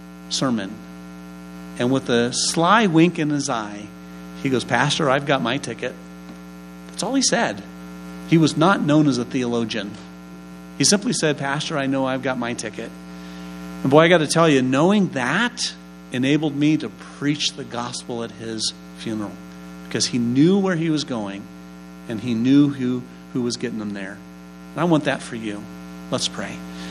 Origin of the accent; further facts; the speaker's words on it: United States; moved away as an adult; now in Sweden; I'm an American. I moved to Sweden. I'm 18 years old. I'm a high school student.